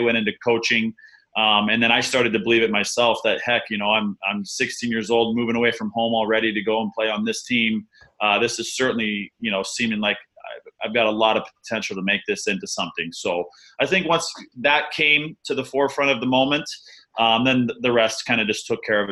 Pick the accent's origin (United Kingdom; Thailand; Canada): Canada; Alberta; also born or lived in Arizona; I was born in Arizona, and then we immediately moved to Canada. My mom's full-blown Canadian.